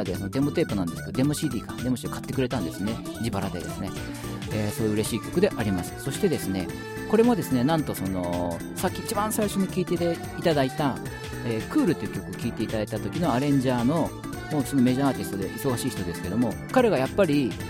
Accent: Gifu, Japan; これは私の出身の岐阜市出身ですので、長良川ですけども

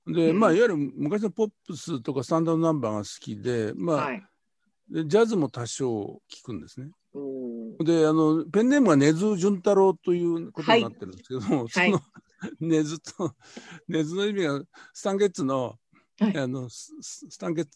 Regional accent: Yamanashi, Japan; 実は僕山梨の出身なんですけど

